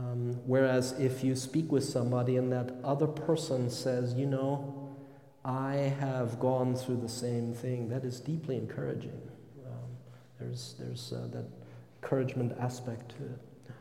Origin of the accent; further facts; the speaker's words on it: Germany; now in United States; I come from Germany, which is a very private society.